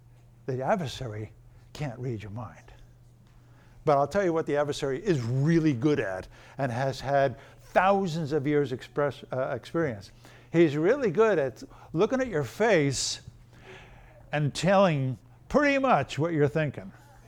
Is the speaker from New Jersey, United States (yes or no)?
yes; New Jersey, United States; My problem being born and raised in New Jersey is that it looks worse than it actually is.